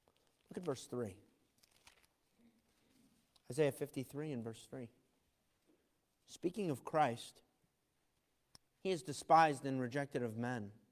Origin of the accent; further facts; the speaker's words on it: Rochester, New York, United States; And I don't say Rochester. I say I'm from New York, because people know New York. Oh, what's it? New York. Oh, wow, that must have been amazing. No, not the New York you're thinking.